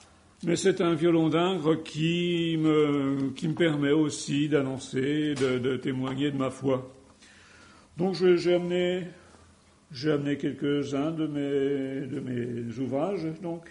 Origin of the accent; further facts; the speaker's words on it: France; Voilà, je suis français, mais la Belgique, c'est un petit peu ma deuxième patrie.